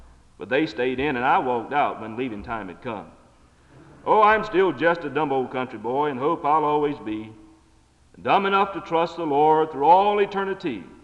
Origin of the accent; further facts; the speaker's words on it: Pembroke, North Carolina, United States; I replied that I was from Pembroke, North Carolina. And I was proud